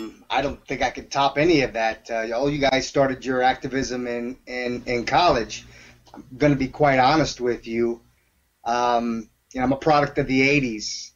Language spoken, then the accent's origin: English; New York, United States; even though I grew up in New York, I was around Hindus, Sikhs, Hasidic Jews, every kind of Christian you can think of.